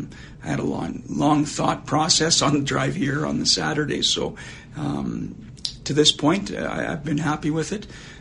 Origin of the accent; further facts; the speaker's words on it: Flin Flon, Manitoba, Canada; also born or lived in Saskatoon; As a young kid, I'm from Flin Flon, Manitoba, and then into Saskatoon, Saskatchewan.